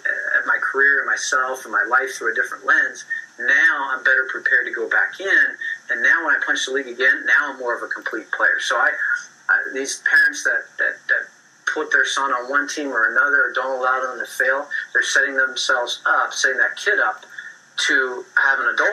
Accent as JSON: {"language": "English", "town": "Philadelphia", "region": "Pennsylvania", "country": "United States", "said": "I'm from Philadelphia, and, baseball in Philadelphia at that time, 20-something years ago, was not a great breeding ground for baseball. We're mostly known for a basketball town."}